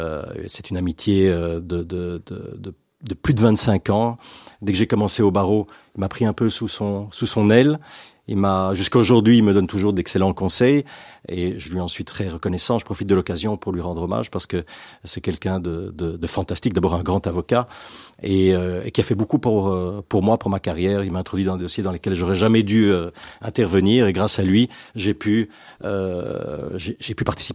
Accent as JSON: {"language": "French", "town": "Etterbeek", "region": "Brussels-Capital Region", "country": "Belgium", "tie": "born or raised there", "said": "Oui, je suis belge, bruxellois, né à Etterbeek."}